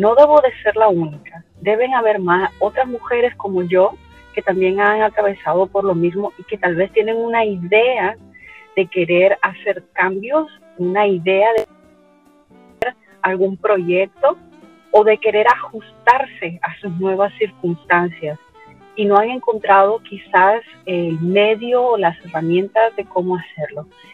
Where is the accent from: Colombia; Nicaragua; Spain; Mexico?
Nicaragua; moved away as an adult; now in United States; nos casamos en mi país de origen, en Nicaragua.